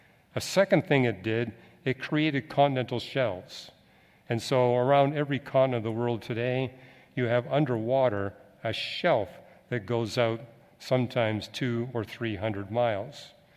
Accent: Canada; now in California, United States; But I remember I came to California from Canada in 1973

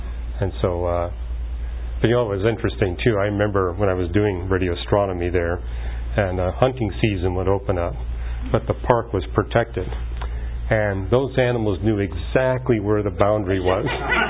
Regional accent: Canada; And I saw that growing up in Canada. Come July 1st, hardly anybody was in the cities.

